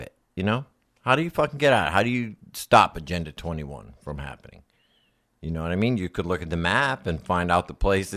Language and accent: English; United States; because I'm an American and all that.